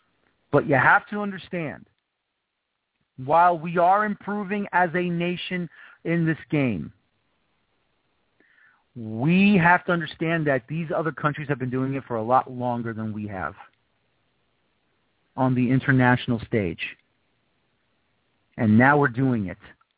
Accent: United States; I have a belief in the American people. I'm an American.

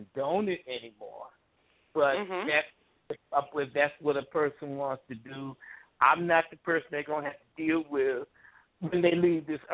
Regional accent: Robbins, Illinois, United States; she's from my hometown, the town I grew up in, Robbins, Illinois.

